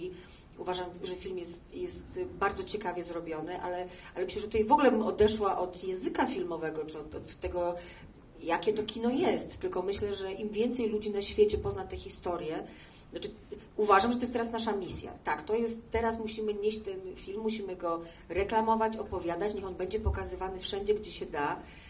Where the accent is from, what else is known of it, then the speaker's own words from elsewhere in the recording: Warsaw, Masovian Voivodeship, Poland; mimo że jestem warszawianką